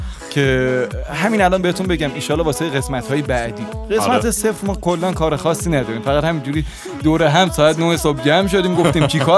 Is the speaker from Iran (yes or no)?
yes; Iran; کلا ما ایرانیام دنبال حاشیه ایم همیشه،